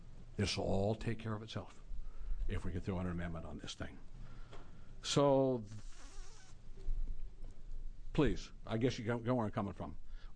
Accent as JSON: {"language": "English", "region": "Oregon", "country": "United States", "said": "I'm from Yamhill County. I farm. I've got agricultural interests in Yamhill County as well as Harney County."}